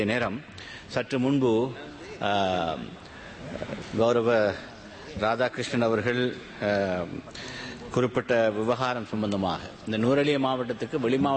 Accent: Hapugastalawa, Central Province, Sri Lanka; என்னுடைய சொந்த ஊரான ஹபுகஸ்தலாவை

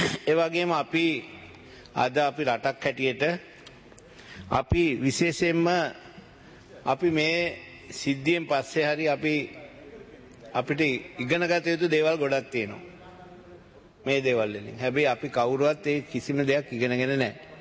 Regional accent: Giritale, North Central Province, Sri Lanka; born there; දැන් මගේ දිස්ත්‍රික්කේ මම ඉපදිච්ච ගමේ ගිරිතලේ තමයි හොඳම බුද්ධි කඳවුරු තිබුණේ.

